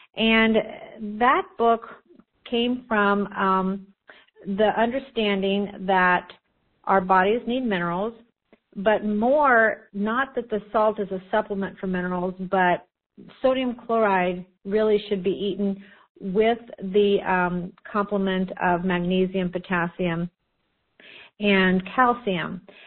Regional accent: Muncie, Indiana, United States; I was from Muncie, Indiana, and I'd never heard anything such of all these things.

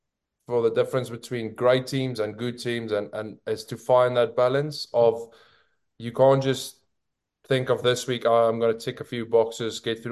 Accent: Pretoria, Gauteng, South Africa; now in England; growing up in Pretoria and going to games at Loftus and stuff, and rugby being so big of a sport back home in South Africa.

